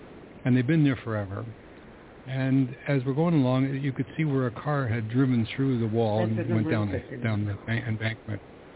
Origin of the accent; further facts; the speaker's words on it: Canada; And he says, Americano? And I said, no, I'm Canadian. And he goes, oh, Canadiano, go ahead.